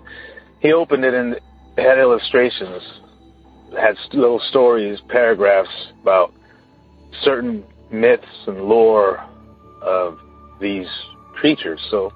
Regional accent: Sacramento, California, United States; I'm from Sacramento, California.

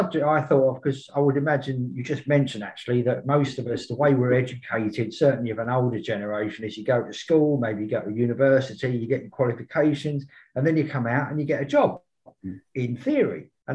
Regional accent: London, United Kingdom; I'm originally from East London, but I was a youth worker for over 30 years, mostly in and around London

